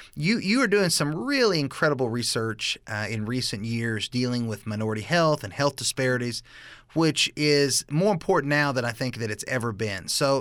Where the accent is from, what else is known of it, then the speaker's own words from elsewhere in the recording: Midwest, United States; born there; now in Idaho, United States; I joke when people on the radio hear my accent, they can tell that I'm not from Idaho originally. As someone who was born in the Midwest, and loved it there.